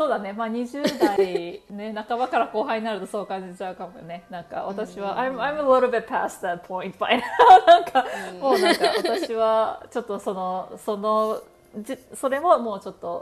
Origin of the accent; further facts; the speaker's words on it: Shizuoka, Japan; 静岡在住ということで、同郷です。私も静岡出身ではあるので、